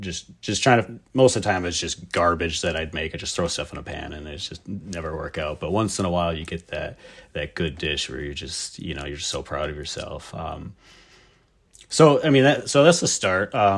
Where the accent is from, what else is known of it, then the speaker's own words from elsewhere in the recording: Red Cliff, Wisconsin, United States; So I'm from Red Cliff, which is a Ojibwe reservation here at the very tip, very northernmost tip of Wisconsin.